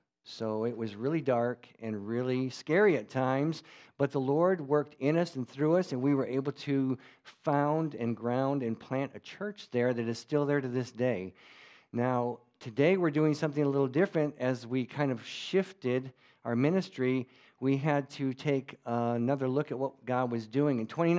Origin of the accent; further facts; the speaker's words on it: Michigan, United States; born there; And of course, I was born here in Michigan too, so it's quite Germanic here.